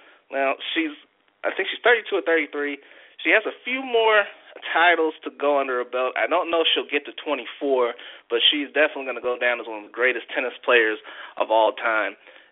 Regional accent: United States; since I'm an American, since I'm rolling with the United States, I'm going to pick the United States to win the World Cup.

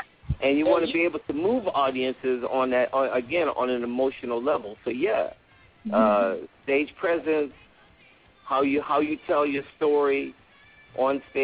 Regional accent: Chicago, Illinois, United States; I'm born and raised in Chicago, but I'm a West Coast boy.

